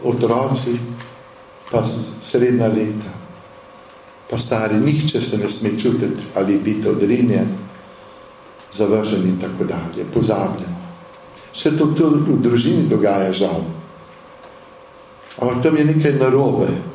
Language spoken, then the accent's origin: Slovenian; Zasavje, Slovenia; now in Stara Loka, Slovenia; In sem iz Zasavja doma, to se pravi, z drugega konca. Sem pa zdaj že 12 let tudi na Gorenjskem